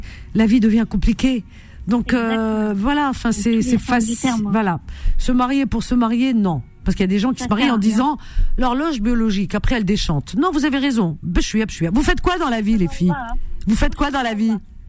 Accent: Algeria; je suis native d'Algérie, mais je me dis maghrébine parce que pour moi on a la même culture.

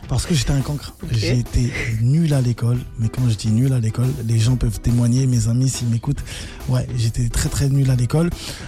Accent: Haiti; je suis haïtien et le slogan de notre pays, la phrase, c'est l'union fait la force.

